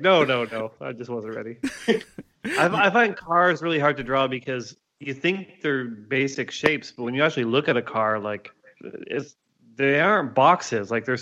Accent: Toronto, Ontario, Canada; we're both from Toronto and friends

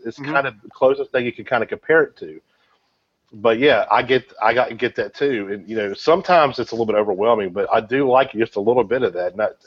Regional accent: the South, United States; being a Southerner, you know, we drink a whole lot of sweet tea, right?

